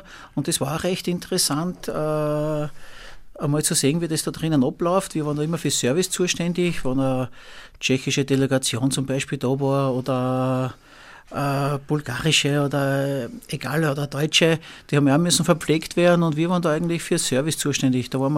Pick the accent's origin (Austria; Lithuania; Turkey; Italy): Austria; weil der Lebensstandard in der Schweiz um etliches höher ist wie bei uns in Österreich.